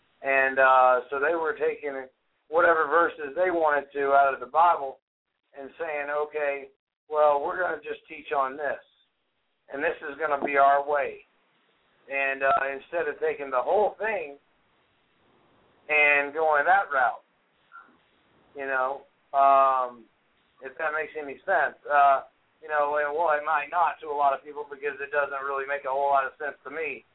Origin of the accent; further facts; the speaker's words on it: Tennessee, United States; I'm from Tennessee.